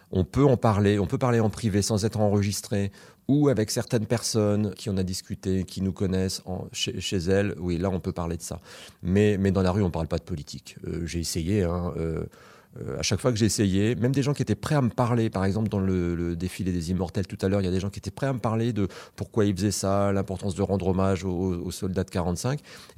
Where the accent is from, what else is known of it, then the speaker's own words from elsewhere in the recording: France; moved away; Autant chez nous, en France en particulier, en Europe, mais en France en particulier, on est tout le temps en train de critiquer le pouvoir en place